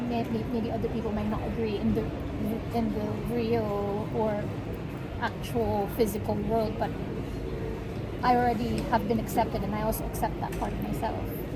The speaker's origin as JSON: {"language": "English", "country": "Philippines", "said": "oh, I shouldn't talk about me being Filipino around white people."}